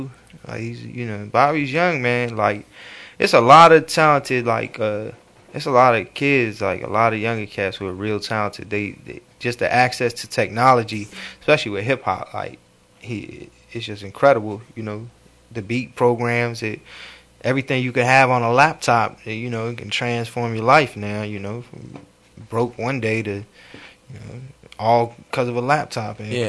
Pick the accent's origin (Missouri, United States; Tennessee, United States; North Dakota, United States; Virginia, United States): Virginia, United States; I'm from Virginia, so I can't, like, run around and say, hey, I'm still from California.